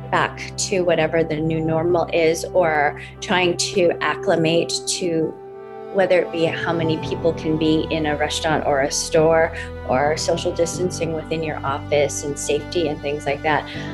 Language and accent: English; Chicago, Illinois, United States; So I am born and raised in Chicago. And in fact, my family, the first few years of my life, I was living in Chicago Chinatown, where my parents grew up.